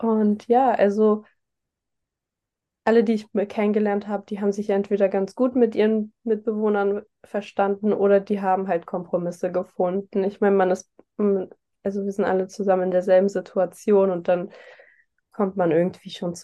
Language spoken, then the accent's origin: German; Berlin, Germany; Also, ich bin zwar in Berlin aufgewachsen, das ist ja auch eine Hauptstadt, eine Großstadt